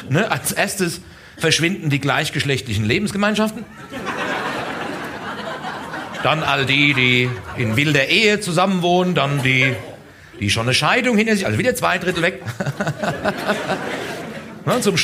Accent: Bavaria, Germany; hier kommt ein waschechter Bayer, ich komme aus dem Land, das den Papst stellt.

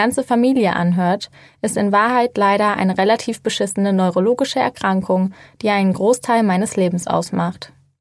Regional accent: Cologne, North Rhine-Westphalia, Germany; Ich komme aus der Nähe von California, wie ich vorhin schon angeschnitten habe. Ich bin also ein echtes kölsches Mädel und liebe den Karneval.

